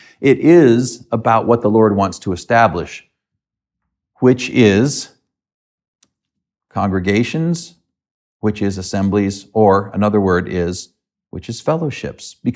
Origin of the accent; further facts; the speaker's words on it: United States; Now, I'm an American. I wasn't raised to understand some of the things that many of you understand because of where you were raised here in the British Isles.